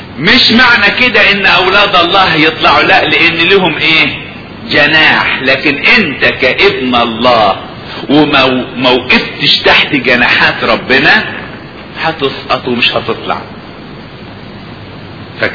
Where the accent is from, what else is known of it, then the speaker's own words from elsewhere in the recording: Upper Egypt, Egypt; كنت بسمع راجل عندنا في الصعيد